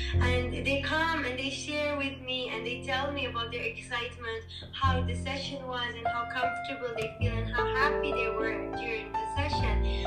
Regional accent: Beirut, Beirut Governorate, Lebanon; I come from Lebanon, from Beirut.

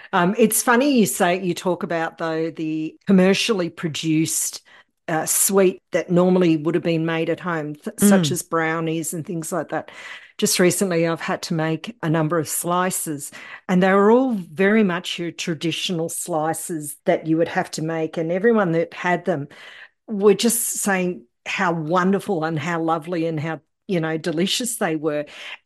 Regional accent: Australia; those in my era growing up in Australia

